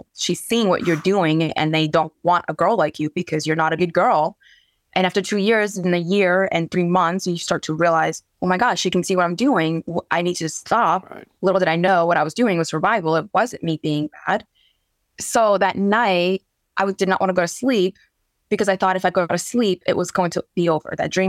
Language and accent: English; Ukraine; first language Ukrainian; English is a second language; now in United States; I had coming to America were, so I didn't speak any English. My mom didn't speak Ukrainian.